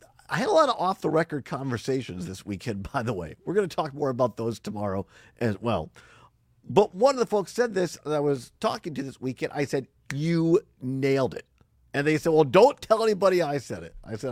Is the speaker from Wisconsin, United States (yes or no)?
yes; Richland Center, Wisconsin, United States; now in Madison, United States; I grew up in Richland Center. I've now spent half my life in Madison. And I love Madison, Wisconsin.